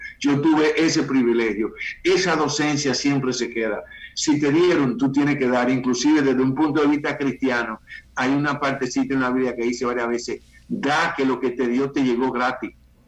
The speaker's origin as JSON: {"language": "Spanish", "country": "Dominican Republic", "said": "ni porque soy dominicano"}